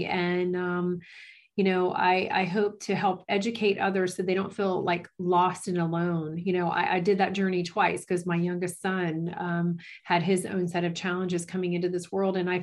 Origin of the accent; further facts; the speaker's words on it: Orlando, Florida, United States; now in Tennessee, United States; Well, I am from Orlando, Florida, actually, and I live in Tennessee now.